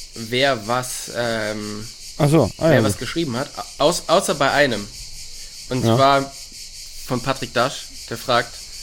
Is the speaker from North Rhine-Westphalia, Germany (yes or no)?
yes; North Rhine-Westphalia, Germany; Da, wo ich herkomme, aus dem Oberbergischen